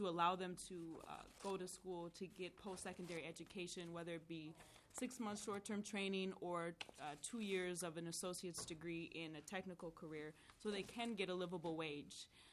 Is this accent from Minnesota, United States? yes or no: yes; St. Paul, Minnesota, United States; I am born and raised in St. Paul, Minnesota. I am also a descendant of the White Earth Ojibwe Reservation.